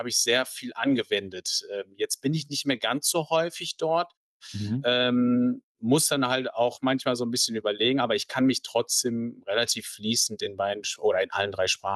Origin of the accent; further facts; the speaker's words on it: Mülheim an der Ruhr, North Rhine-Westphalia, Germany; Also ich bin hier eigentlich im schönen Mülheim an der Ruhr, in der Weltmetropole hier quasi geboren und aufgewachsen, im schönen Ruhrgebiet.